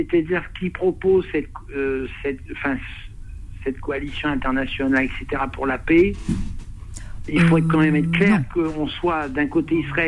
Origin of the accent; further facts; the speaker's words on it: Romans-sur-Isère, Auvergne-Rhône-Alpes, France; Moi, je suis de Romans-sur-Isère, qui est à côté de Valence, donc un affrontière de la Drôme et de l'Ardèche.